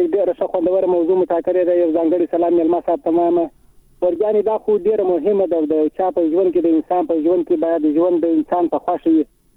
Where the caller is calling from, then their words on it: Helmand, Afghanistan; تاسو له حدا ته هلمند سره